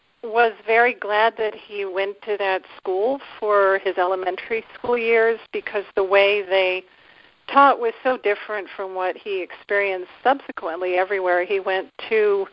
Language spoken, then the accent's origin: English; Annapolis, Maryland, United States; Well, I grew up in Annapolis the first 10 years of my life.